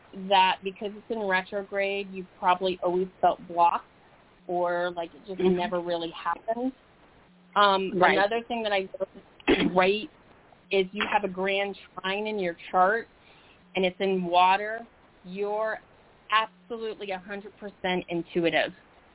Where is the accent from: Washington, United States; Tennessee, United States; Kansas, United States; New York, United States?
New York, United States; Manhattan; born there; I was born in Manhattan